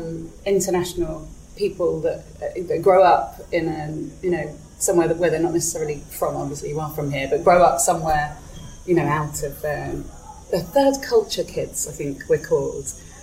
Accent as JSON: {"language": "English", "town": "Malaga", "region": "Andalusia", "country": "Spain", "tie": "born or raised there", "said": "I grew up in Malaga, in Costa del Sol."}